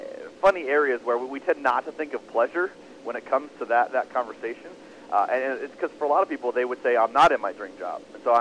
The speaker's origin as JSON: {"language": "English", "region": "Arizona", "country": "United States", "tie": "born or raised there", "said": "I grew up in Arizona. We're a little bit like the Wild Wild West still"}